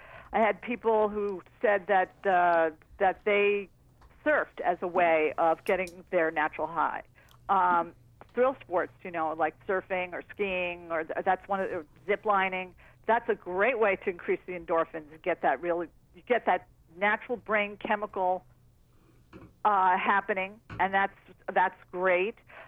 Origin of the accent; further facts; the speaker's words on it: New York City, New York, United States; I'm from New York City, the stress capital of the world.